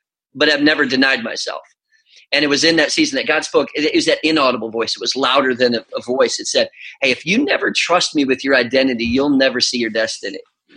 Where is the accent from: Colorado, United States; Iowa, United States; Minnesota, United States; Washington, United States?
Minnesota, United States; I grew up in Minnesota, and I grew up a wrestler.